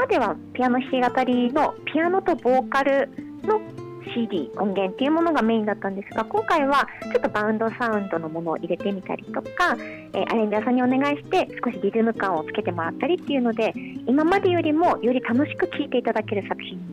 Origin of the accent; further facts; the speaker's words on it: Fukushima, Japan; born there; 私は福島県福島市で生まれになりまして、音楽を始めたのは隣の宮城県仙台市だったんですけれども、今は活動拠点を福島の方に戻して福島を中心に活動をしております。